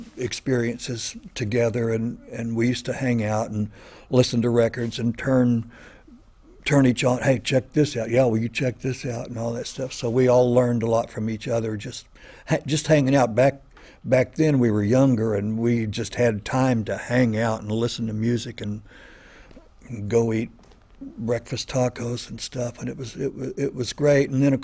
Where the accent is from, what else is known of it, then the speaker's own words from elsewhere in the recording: Austin, Texas, United States; also born or lived in Los Angeles; and then when I moved to Los Angeles and people found out I was from Austin, oh, well, you play blues, you're from Austin